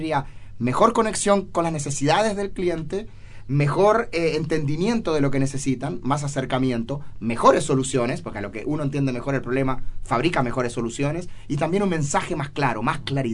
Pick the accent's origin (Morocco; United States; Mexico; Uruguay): Uruguay; now in Chile; uno ya cuando salió de su país de origen, en mi caso Uruguay, siempre está mirando a todo el mundo como un extranjero, digamos.